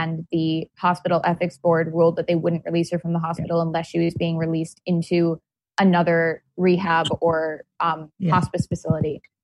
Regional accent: Connecticut, United States; I'm from Connecticut

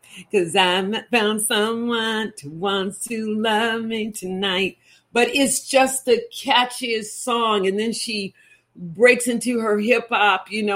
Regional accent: Texas, United States; Just so you know, Mama Duke, girl, I'm a Texan.

